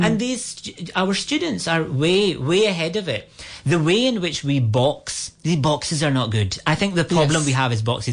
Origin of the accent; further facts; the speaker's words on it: Glasgow, Scotland, United Kingdom; now in Ireland; I really wanted to say I'm actually from Glasgow